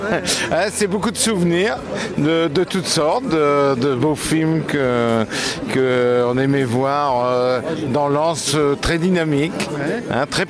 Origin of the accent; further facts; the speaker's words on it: Arras, Hauts-de-France, France; je suis né à Arras. Mais si vous voulez une anecdote, je vais vous en donner une. Mes parents, je me souviens très bien que mes parents habitaient à Arras, moi aussi avec mes frères